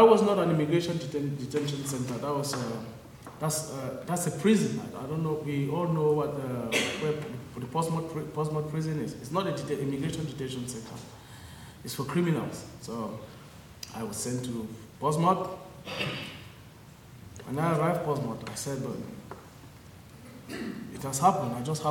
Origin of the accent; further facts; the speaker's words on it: Bamenda, Northwest Region, Cameroon; now in United Kingdom; I was born in a town called Bamenda in southern Cameroon, and I grew up in that town. Have to leave that town to a French part of Cameroon, where I had my education